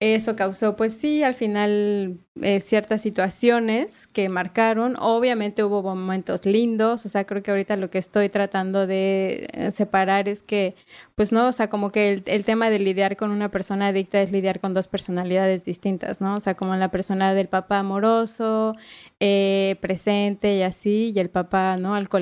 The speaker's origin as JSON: {"language": "Spanish", "region": "Mexico City", "country": "Mexico", "tie": "born there", "said": "yo nací en la CDMX. Ahí en el IMSS, en la clínica con número"}